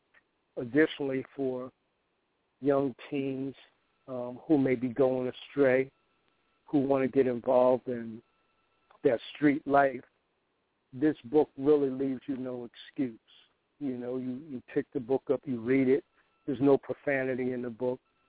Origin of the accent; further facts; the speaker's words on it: Keyport, New Jersey, United States; moved away as an adult; Well, I'm originally from the Jersey Shore, small town, Keyport, New Jersey. Lived in Keyport till I was around 21, 22 years old.